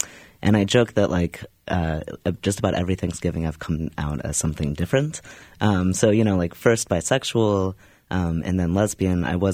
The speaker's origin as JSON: {"language": "English", "town": "Louisville", "region": "Kentucky", "country": "United States", "tie": "born or raised there", "said": "So I grew up in Louisville, Kentucky, had an older sibling. My parents were conservative Jewish identified people."}